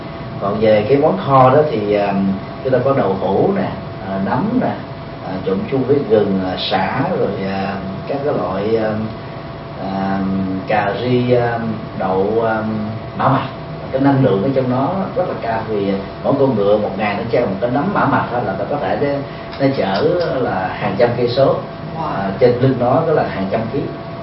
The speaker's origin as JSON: {"language": "Vietnamese", "region": "Ho Chi Minh City", "country": "Vietnam", "tie": "born or raised there", "said": "Tôi thì sinh ra và lớn lên tại Sài Gòn"}